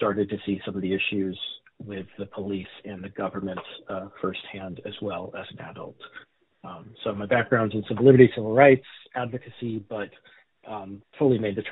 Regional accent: Vallejo, California, United States; So I grew up in Vallejo, California. Lived here the first 22 years of my life. I went to Vallejo Public Schools.

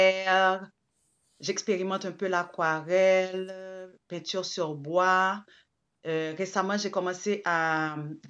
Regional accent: Port-au-Prince, Ouest, Haiti; born there; je suis d'origine haïtienne. Je suis née à Port-au-Prince, un 25 juillet 1975.

